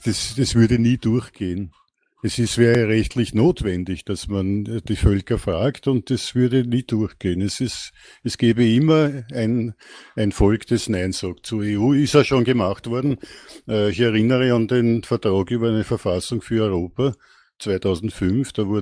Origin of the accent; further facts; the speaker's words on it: Austria; Auch bei uns in Österreich hätten wir nie die 66,6% gemacht